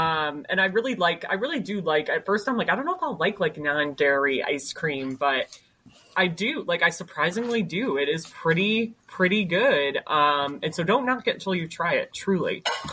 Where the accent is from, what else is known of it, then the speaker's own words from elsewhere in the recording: Amherst, Ohio, United States; And then I'm from Amherst. So my favorite place out that way is actually Krieg's Farm Market in Vermilion.